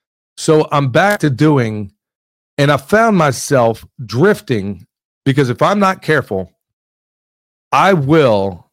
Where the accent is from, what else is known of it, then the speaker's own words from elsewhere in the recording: Missouri, United States; I'm from Missouri, Jack. You're going to have to show me.